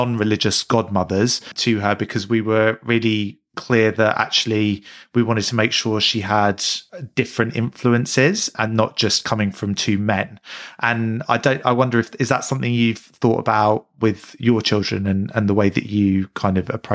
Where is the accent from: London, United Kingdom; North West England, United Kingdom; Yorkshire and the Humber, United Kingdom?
London, United Kingdom; I grew up in London, and it was, you know, it's always been, you know, South London, quite a multicultural place